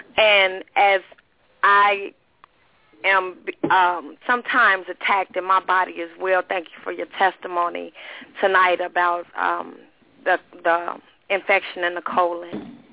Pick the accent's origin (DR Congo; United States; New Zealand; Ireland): United States; Gary, Indiana; I'm from Gary, Indiana.